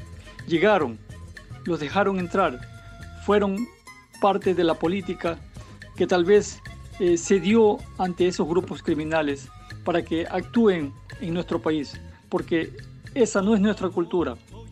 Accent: Ecuador; ¿Qué podemos pensar nosotros como ecuatorianos, quienes viven en el país, nosotros que estamos fuera del país

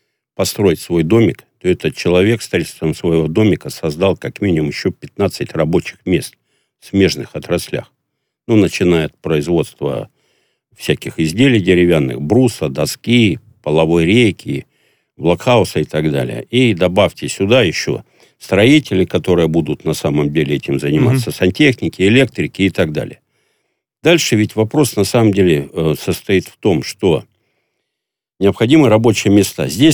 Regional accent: Siberia, Russia; Вот я сам сибиряк, и не хочу при своей жизни ездить в Новосибирскую область, я в тайге родился

